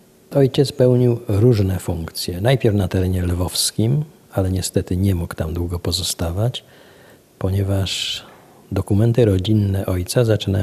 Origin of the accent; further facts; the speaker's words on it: Brest, Brest Region, Belarus; tuż przed wojną został starostą w Brześciu nad Bugiem. To jest moje rodzinne miasto.